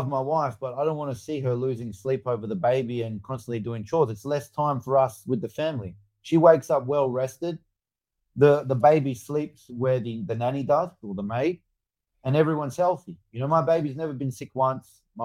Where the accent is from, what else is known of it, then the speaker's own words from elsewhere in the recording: Western Australia, Australia; I was growing up around Spearwood and Fremantle and Kwinana and Rockingham, and it's full of violence around there.